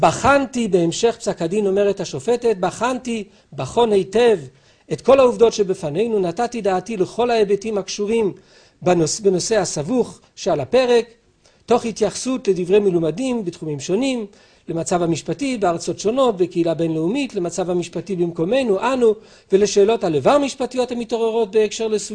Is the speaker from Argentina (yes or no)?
no; France; now in Israel; אני נולדתי בצרפת, ואתה מדבר עם צרפתי על כבד אווז